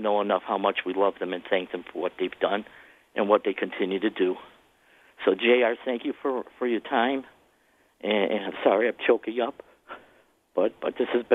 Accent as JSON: {"language": "English", "town": "Buffalo", "region": "New York", "country": "United States", "tie": "born or raised there", "said": "I'm born and raised in Buffalo. I'm 64 years old. I live about 5 miles from the stadium most of my life."}